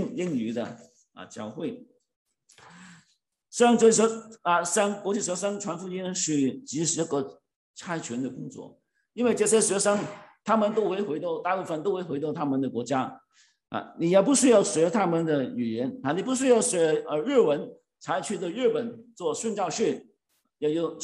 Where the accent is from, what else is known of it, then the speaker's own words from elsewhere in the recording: Hong Kong; now in Canada; 我们从香港来的时候、生活不容易 我们不容易、我们来的不因为生活因为那个时候香港 还未经济、发展呢所以我们离开的时候、香港就生活不容易所以父母带我们 来加拿大、